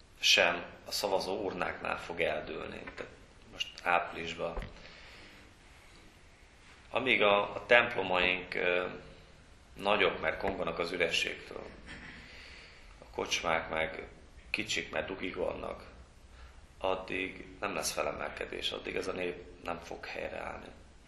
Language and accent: Hungarian; Great Hungarian Plain, Hungary; mert én vidéki gyerek vagyok, Alföldön nőttem fel